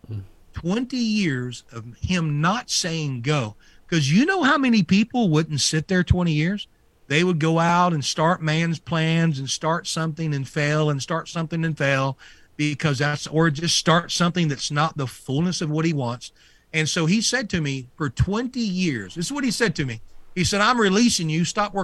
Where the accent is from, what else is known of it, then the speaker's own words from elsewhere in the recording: Louisiana, United States; I'm from Louisiana and I was a C student, so that is perfect for me, right?